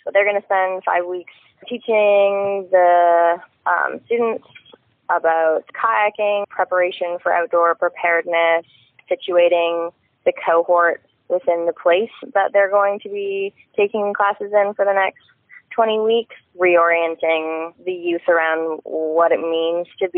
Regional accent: Cortez Island, British Columbia, Canada; now in Vancouver, Canada; I grew up on Cortez Island. I moved there in 2005, and I lived there until, I think, 2013, until I went to high school in Campbell River. I currently live in Vancouver

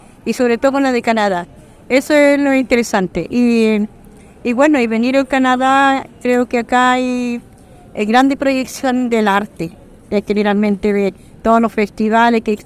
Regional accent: Araucanía, Chile; Yo vengo de Chile, vengo de la zona de la novena región, región de la Araucanía. … soy mapuche, orgulloso de ser mapuche. Y pertenezco a este pueblo indígena

